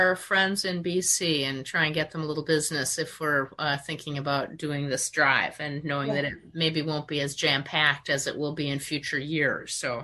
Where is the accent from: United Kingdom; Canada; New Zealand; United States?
United States; Minnesota; For example, I'm from Minnesota, and we had a lot more reds and golds, and here it's more golds and greens.